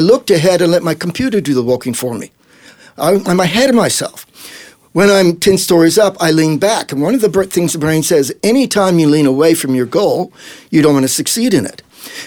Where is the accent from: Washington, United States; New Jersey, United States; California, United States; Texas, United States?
Texas, United States; El Paso; also born or lived in Adelaide, Australia; And so I was born in Adelaide. But when I was hitting puberty, I was in Texas, El Paso, Texas.